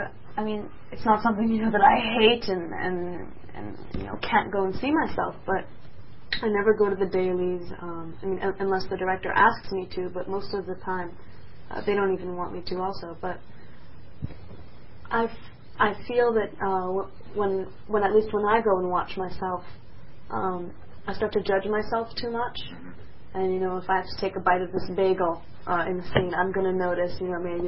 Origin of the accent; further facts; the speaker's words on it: New York, United States; born there; I was born in Roosevelt Hospital.